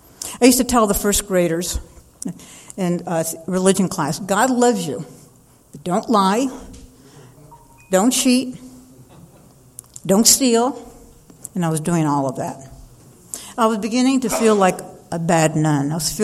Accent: Los Angeles, California, United States; also born or lived in Santa Paula; But anyway, I was born in Santa Paula, California. We moved to Los Angeles. My father bought a liquor store.

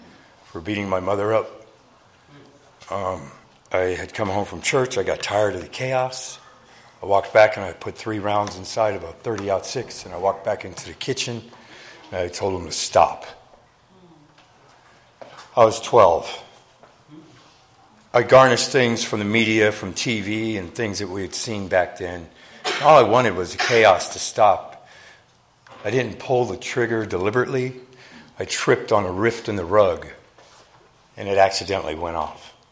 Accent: Parris Island, South Carolina, United States; also born or lived in San Diego, California; I was born here in San Diego. My father received a promotion from being a drill instructor here, and we were transferred to Parris Island, South Carolina, where I was raised.

